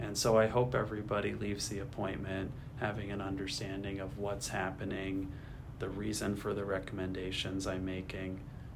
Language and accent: English; Ohio, United States; And then growing up in Ohio, I'm a sports fanatic, as most people are where I grew up.